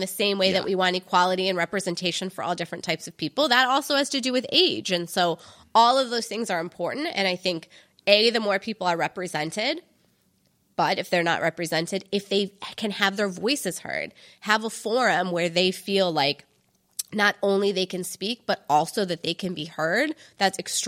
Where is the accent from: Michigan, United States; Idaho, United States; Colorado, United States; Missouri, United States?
Michigan, United States; I went to an all-girls school in another state. I grew up in Michigan.